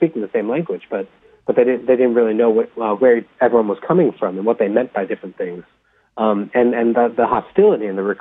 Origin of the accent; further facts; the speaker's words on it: New Jersey, United States; I mean, you know, I grew up in New Jersey, and I didn't hear anything about that story.